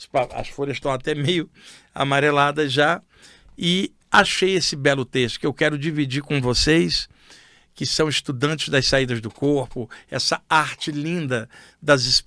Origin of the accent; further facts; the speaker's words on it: Rio de Janeiro, Brazil; Tinha uma expressão que era usada no Rio de Janeiro, onde eu cresci